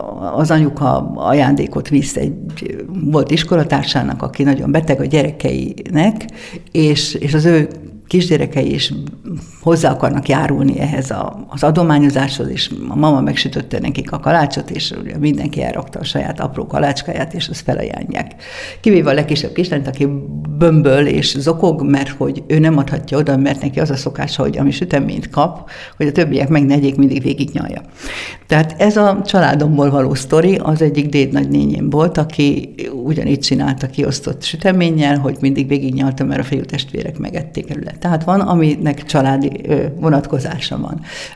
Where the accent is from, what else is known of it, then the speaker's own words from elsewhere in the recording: Hungary; mert én mégiscsak magyar vagyok